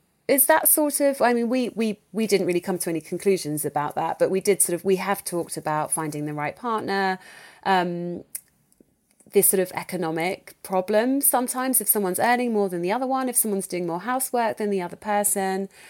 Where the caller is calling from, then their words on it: England, United Kingdom; We're talking from England to over to America.